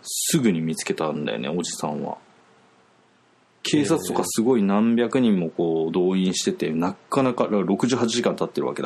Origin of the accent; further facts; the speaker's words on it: Oita, Japan; まあ、自分も大分出身なんで